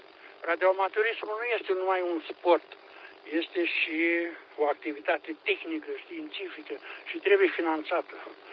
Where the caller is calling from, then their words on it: Piatra Neamț, Neamț County, Romania; de la Piatra Neamț, aștept de 3 ore să intru în legătură cu voi.